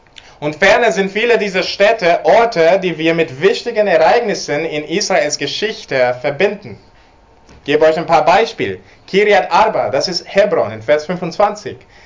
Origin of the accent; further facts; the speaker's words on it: England, United Kingdom; German is a second language; Als Engländer geschieht was mit mir, wenn jemand über Normandie spricht oder Waterloo.